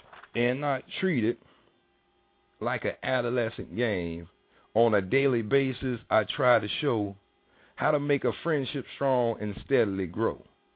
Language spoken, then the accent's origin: English; the South, United States; I am from the South, so the words that you hear up about my mouth is how I talk.